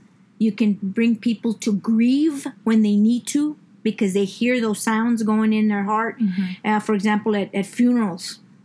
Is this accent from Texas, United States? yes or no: yes; San Antonio, Texas, United States; Growing up on the South Side and being of Mexican descent, my parents, grandparents, family, the music we heard was just this, the South Texas borderlands music.